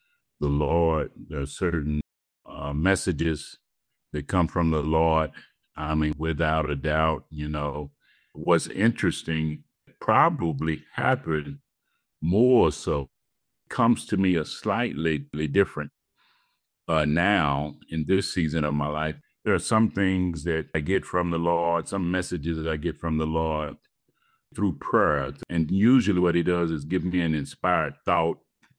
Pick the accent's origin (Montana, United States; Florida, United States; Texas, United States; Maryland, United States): Texas, United States; Amarillo; also born or lived in South Bend, Indiana; Well, I grew up in Amarillo, Texas 15 years ago. My family and I moved for about 12 years. We moved to Indiana, South Bend, Indiana. Did some pastoring there, and then after about 12 years, we felt led to move back here to Amarillo.